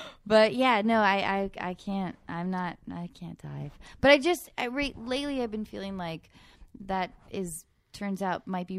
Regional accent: Edmonds, Washington, United States; I'm from Edmonds, Washington

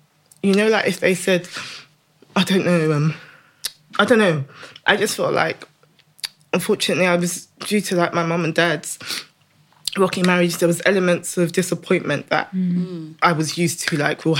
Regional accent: Nigeria; as a Nigerian, everybody's your auntie, everybody's your uncle.

